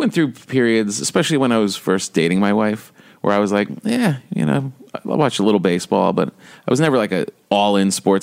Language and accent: English; New Jersey, United States; North Jersey is, like, 30 minutes outside of New York.